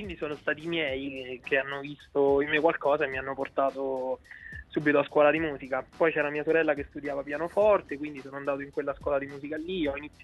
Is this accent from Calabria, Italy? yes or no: no; Rieti, Lazio, Italy; io sono di Rieti, qui vicino c'è un paese, si chiama Poggio Bustone, che è il paese natale di … ma è il paese natale anche di mia madre.